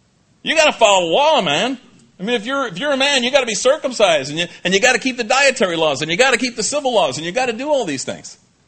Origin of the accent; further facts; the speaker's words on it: New Jersey, United States; I'm from Jersey. I mean, I've seen possums, you know, out on the road at night